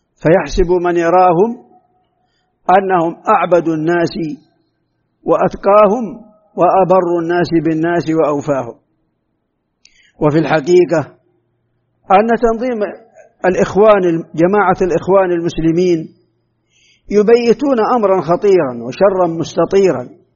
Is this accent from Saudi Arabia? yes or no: yes; Saudi Arabia; لقد كانت بلادنا المملكة العربية السعودية برهة من الزمن